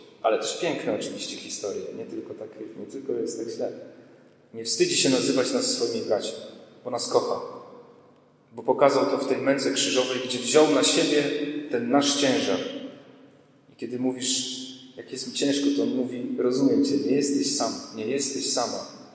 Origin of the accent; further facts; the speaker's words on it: Warmian-Masurian Voivodeship, Poland; Ja pochodzę z Mazur, jak pójdę do lasu niedaleko domu rodziców, tam się jeszcze ślady tego kultu pogańskiego znajdują.